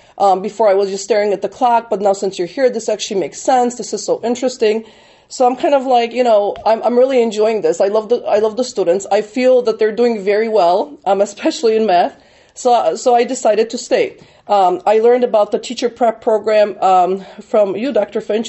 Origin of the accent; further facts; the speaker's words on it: Poland; English is a second language; moved away; Originally, I'm from Poland, and you know, English is my second language